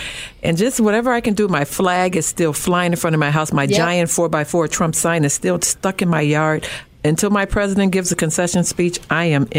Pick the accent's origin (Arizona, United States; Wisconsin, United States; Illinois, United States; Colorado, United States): Illinois, United States; You know, could it possibly be, because we're from Illinois, we're accustomed to this